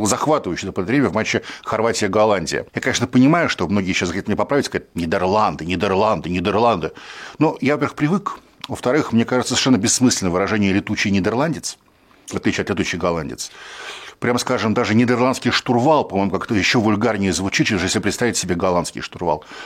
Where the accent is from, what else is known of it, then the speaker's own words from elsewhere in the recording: Moscow, Russia; Не потому, что я москвич, и не потому, что я живу недалеко от Лужников.